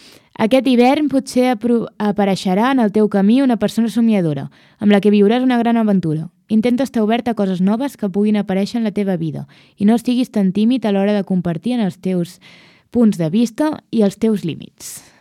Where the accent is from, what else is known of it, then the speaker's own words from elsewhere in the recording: Catalonia, Spain; Jo soc catalana.